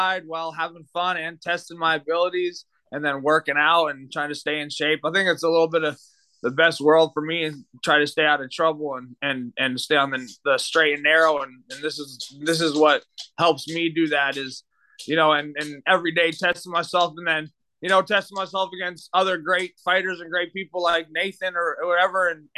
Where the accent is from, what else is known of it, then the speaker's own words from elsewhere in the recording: Pietermaritzburg, KwaZulu-Natal, South Africa; now in United States; I'm from South Africa. I'm from South Africa originally. I was born in Pietermaritzburg, and I grew up playing.